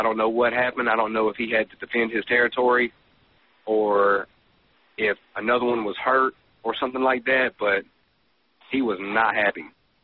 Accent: Arkansas, United States; I mean, I lived here I was born and raised in Arkansas. I know what a hoot owl sounds like.

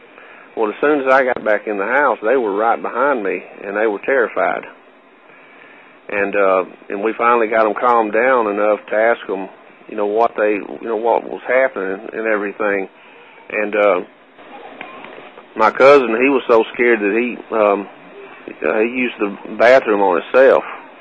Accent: Louisiana, United States; I was telling Marco today when I was talking to him, you know, that I was raised up in Louisiana. So I know what alligator tracks look like.

